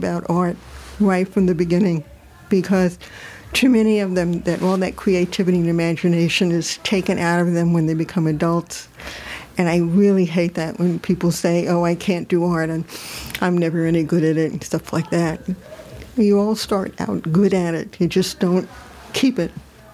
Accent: The Bronx, New York, United States; now in Troy, United States; I'm born and raised in the Bronx, so...

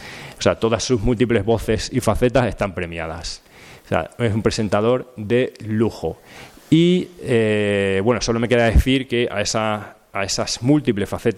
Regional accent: Extremadura, Spain; para los que venimos de Extremadura

